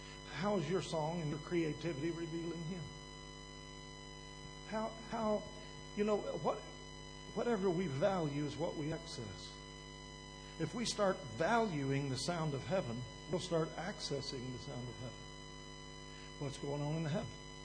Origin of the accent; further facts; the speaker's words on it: Kentucky, United States; I'm from Kentucky, so I'm not good with numbers. There's three kinds of fellers in Kentucky